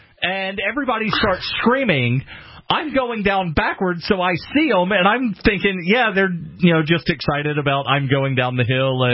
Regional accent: Alabama, United States; Growing up in Alabama, there's not a lot of snow

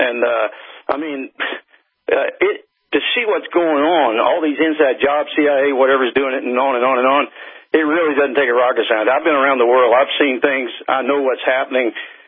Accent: Dallas, Texas, United States; I'm from your old stomping ground. I'm originally from Dallas, Texas. Grew up in the heart of Oak Cliff.

